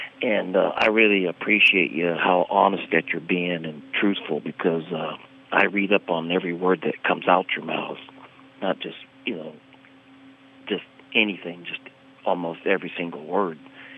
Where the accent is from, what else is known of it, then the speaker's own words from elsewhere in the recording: Newton, Iowa, United States; which was a Methodist church in my hometown in Newton, Iowa